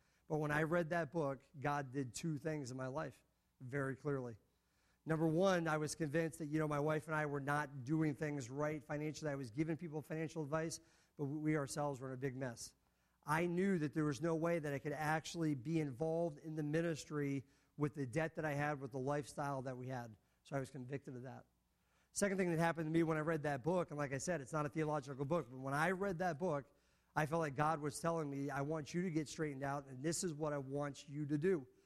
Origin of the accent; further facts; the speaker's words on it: Rhode Island, United States; So I grew up in Rhode Island my whole life.